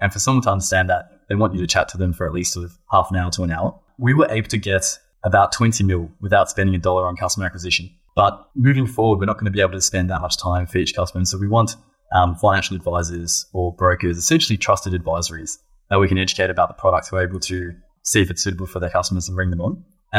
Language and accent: English; Australia; I'm from Australia